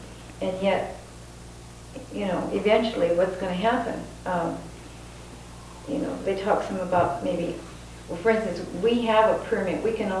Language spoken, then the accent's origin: English; Nebraska, United States; I'm from Nebraska, the Ogallala Aquifer goes to South Dakota.